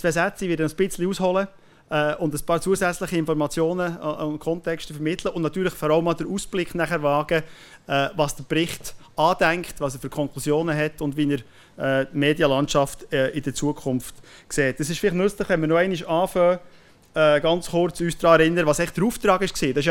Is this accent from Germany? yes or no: no; Bern, Switzerland; now in Western Switzerland; als Berner, der in der Westschweiz wohnt, der unüblicherweise mal in seinem ursprünglichen Akzent anreden.